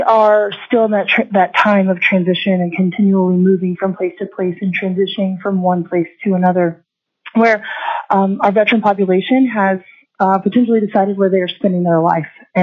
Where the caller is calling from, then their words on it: Fairbanks, Alaska, United States; I'm calling from Fairbanks.